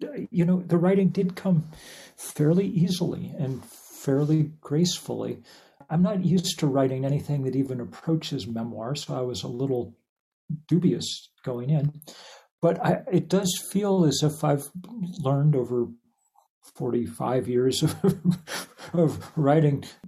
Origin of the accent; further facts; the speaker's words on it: Lexington, Massachusetts, United States; I grew up in Lexington and I was a tour guide on the Battle Green.